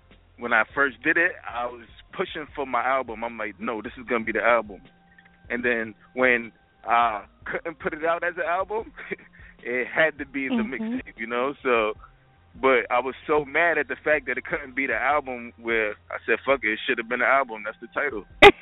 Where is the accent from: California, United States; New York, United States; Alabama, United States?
New York, United States; Queens; Born and raised in Jamaica, Queens. I actually grew up on the south side. I grew up on the south side of Queens